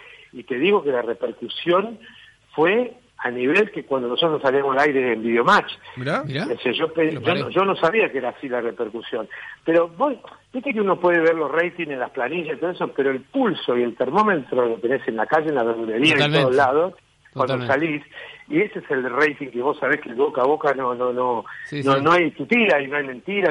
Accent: Buenos Aires, Argentina; Ustedes que siempre nos cargan como somos los porteños, ¿viste?

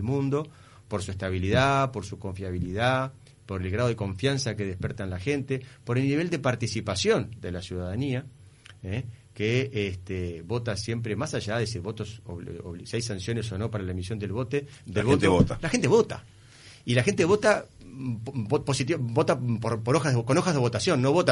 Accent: Montevideo, Uruguay; Yo vivo en Parque Rodó, pero voto en Malvin. Porque a los 18 años, cuando yo me crié en Malvin, a los 18 años saqué la credencial y la mantengo en Malvin por un tema afectivo.

